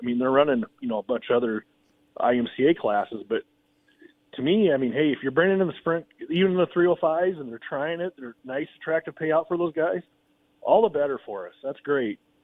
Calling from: Le Mars, Iowa, United States; Calling from Lamars, Iowa.

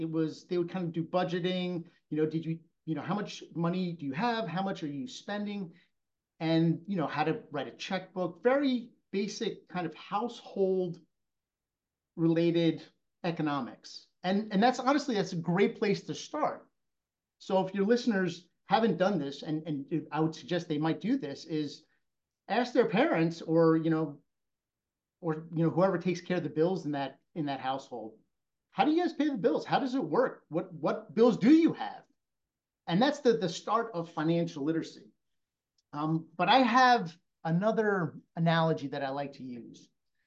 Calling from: Manhasset, New York, United States; So I'm calling from Manhasset, New York.

